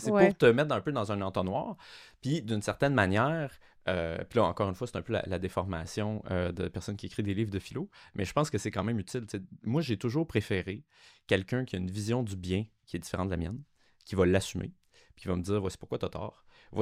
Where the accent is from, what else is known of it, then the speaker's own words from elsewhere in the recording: Cap-Rouge, Quebec, Canada; moi, je viens de la région de Québec. En fait, j'ai grandi à Cap-Rouge, donc en banlieue de Québec.